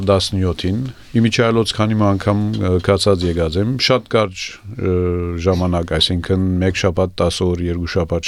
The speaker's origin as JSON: {"language": "Armenian", "town": "Damascus", "region": "Damascus Governorate", "country": "Syria", "tie": "born or raised there", "also_born_or_lived": "United States", "said": "ես փնիկ Դամասկոսեն եմ Իմ հայրս Դամասկոս ծնած է, մեծ հայրս Մարաշեն է, ես Դամասկոս ծնած եմ, բնականաբար։ Մինչև բակալորիայի դասարանս Սուրիական դպրոց կացած"}